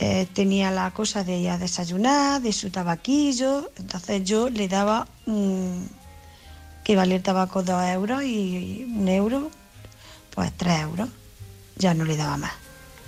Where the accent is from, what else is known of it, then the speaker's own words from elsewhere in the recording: Jaén, Andalusia, Spain; soy corresponsal y de Jaén.